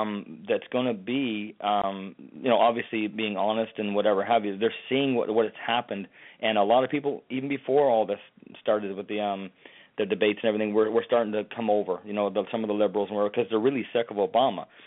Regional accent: Canada; You know, I'm from Canada originally

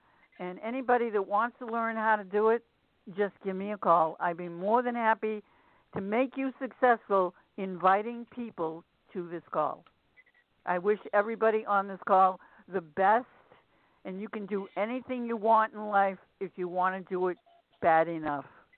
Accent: Massachusetts, United States; And I'm from Massachusetts.

